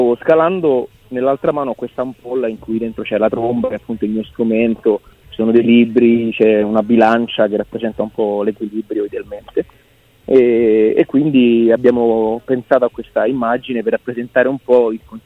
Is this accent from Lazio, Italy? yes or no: yes; Rome, Lazio, Italy; Io sono romano, però mio padre è nato in questo paese che si chiama Radicofani, che è un posto in Val d'Orcia